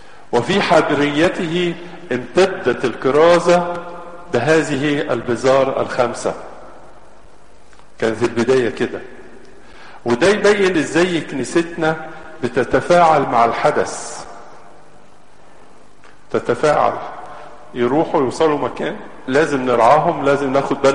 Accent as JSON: {"language": "Arabic", "country": "Egypt", "said": "احنا كمصريين مرتبطين بالأرض وبالنيل"}